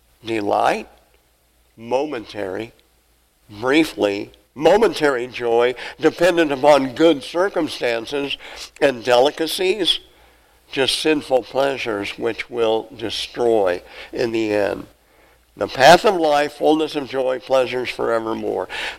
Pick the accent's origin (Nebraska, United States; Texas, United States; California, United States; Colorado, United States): Nebraska, United States; We live really close in our growing up in South Central Nebraska on the farm.